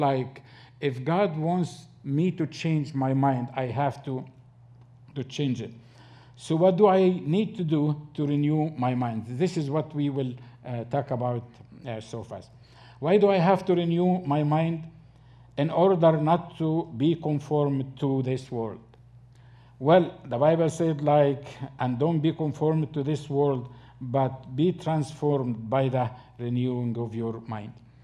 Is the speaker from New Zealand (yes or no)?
no; Egypt; now in United States; shaping my mind as an Egyptian person. And when I came to America, the culture is shaping my mind as an American person.